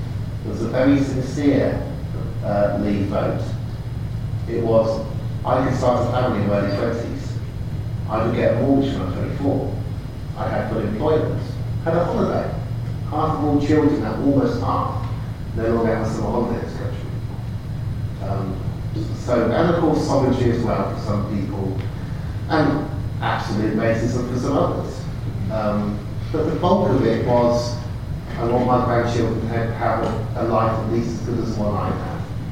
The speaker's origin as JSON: {"language": "English", "town": "Oxford", "region": "South East England", "country": "United Kingdom", "tie": "born or raised there", "said": "I grew up in Oxford"}